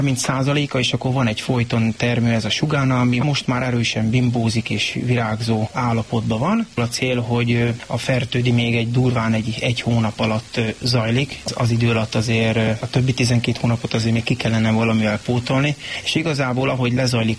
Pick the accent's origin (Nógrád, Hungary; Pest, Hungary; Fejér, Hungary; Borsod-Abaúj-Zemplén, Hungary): Nógrád, Hungary; Varsány; Igen, én úgy nőttem föl, hogy 10-12 éves koromban hajnal 4-kor ébresztettek, hogy menni kell málnát szedni, és nem volt, aki vigyázzon ránk, és nekünk is kellett menni a málnába. Hát akkor még itt Varsány területén hatalmas málnások voltak